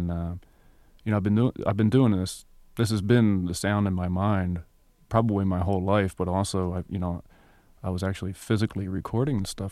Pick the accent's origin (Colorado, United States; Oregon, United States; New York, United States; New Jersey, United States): New Jersey, United States; moved away; That's the last thing I did before I left New Jersey. And New Jersey, growing up in South Jersey, is a strange experience.